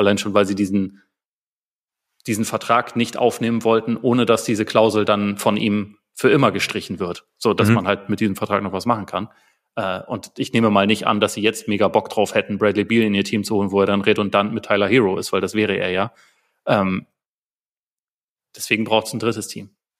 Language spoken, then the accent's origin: German; Bavaria, Germany; Ich bin hier im Umland aufgewachsen.